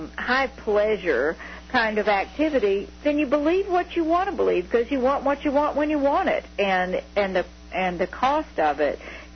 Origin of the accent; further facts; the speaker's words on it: Mississippi, United States; In my home state of Mississippi, I believe the figures I heard were that that there are as many babies born not to married people as to married people.